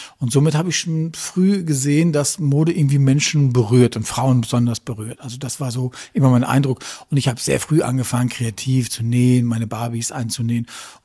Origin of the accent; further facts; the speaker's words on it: Münster, North Rhine-Westphalia, Germany; ich komme ja aus Münster